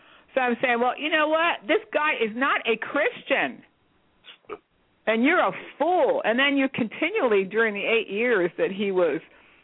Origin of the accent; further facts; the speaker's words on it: United States; just like I don't call myself a Polish-American, you know. I'm an American because I live in America.